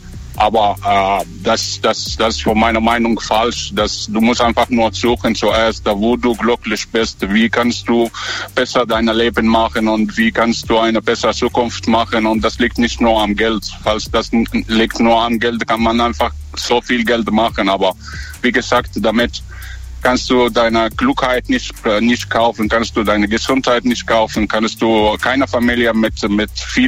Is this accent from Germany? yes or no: no; Egypt; German is a second language; ich komme aus Ägypten. Ich bin keiner Deutscher.